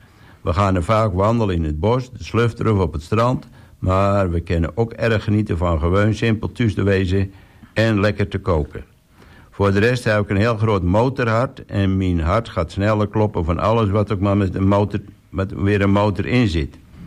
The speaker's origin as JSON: {"language": "Dutch", "town": "Den Burg", "region": "North Holland", "country": "Netherlands", "tie": "born or raised there", "said": "Ik ben een echte Tesselaar en ik kom uit de Burg. En de geboortedag is 18 november 1985. Hier ben ik opgegroeid met mijn vader Paul, mijn moeder Diane en mijn zusje Marjolein."}